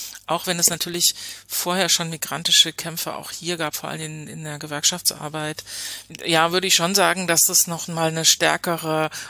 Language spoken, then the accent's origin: German; Hoyerswerda, Saxony, Germany; wenn man gesagt hat, ich bin aus Hoyerswerda, alle kannten diese Geschichte und man war ständig damit konfrontiert.